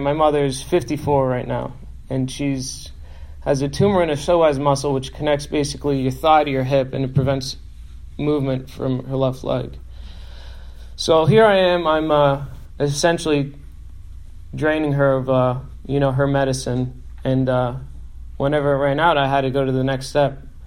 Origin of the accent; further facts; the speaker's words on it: Franklin Lakes, New Jersey, United States; I grew up in Franklin Lakes, New Jersey. Easier put is where the housewives are from. So it is a wealthy town, top three in New Jersey.